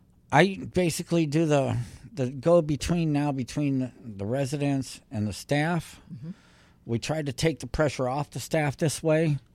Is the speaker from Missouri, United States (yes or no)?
no; Granada Hills, California, United States; also born or lived in Roanoke, Virginia; I was born in Virginia, Roanoke, Virginia, but I was raised in Granada Hills in the valley here.